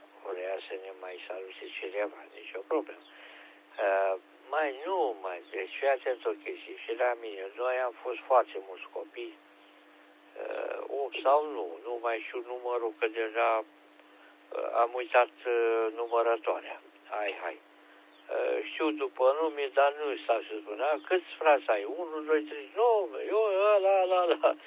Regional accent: Romania; Noi suntem români, suntem, cum să spun, de visă veche năcăjiți.

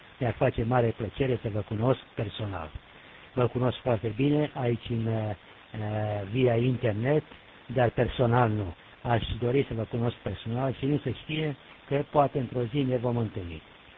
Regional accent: Oltenia, Romania; Sunt Oltean și voi rămâne Oltean.

